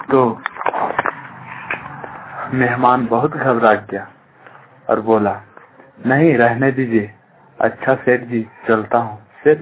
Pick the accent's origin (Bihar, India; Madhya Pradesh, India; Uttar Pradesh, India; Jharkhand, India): Jharkhand, India; Kari Khurd; मैं करी खुर्द से हूँ, मेरा डिस्ट्रिक्ट बोकारो।